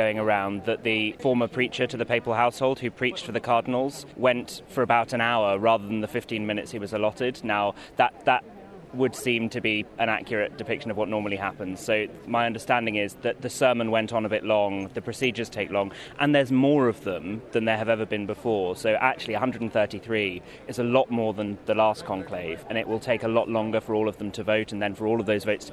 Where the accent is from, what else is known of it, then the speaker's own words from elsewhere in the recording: England, United Kingdom; now in Rome, Italy; I'm from England, but I live here in Rome.